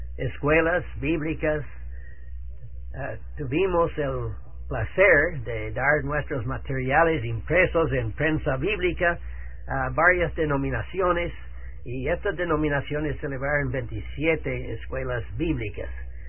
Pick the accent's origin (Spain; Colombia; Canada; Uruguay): Canada; now in Santo Domingo, Dominican Republic; Yo soy de Canadá, canadiense, y he pasado 50 años, más de 50 años en la República Dominicana, los últimos 40 años de estos en Santo Domingo, la capital.